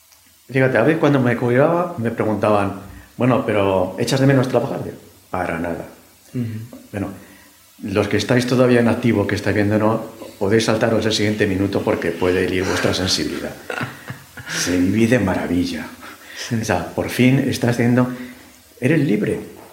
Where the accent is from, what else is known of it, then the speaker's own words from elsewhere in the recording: Madrid, Community of Madrid, Spain; porque a mí Madrid me gusta, yo soy madrileño de pro